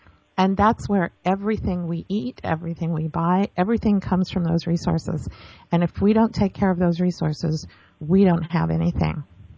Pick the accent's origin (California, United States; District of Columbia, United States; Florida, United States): California, United States; Oakland; born there; I used to live in the San Francisco Bay Area. I was born in Oakland, California, and I've spent a lot of time there.